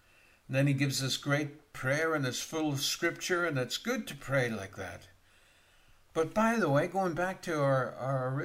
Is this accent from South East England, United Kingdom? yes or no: no; Northern Ireland, United Kingdom; As you know, I'm from Northern Ireland.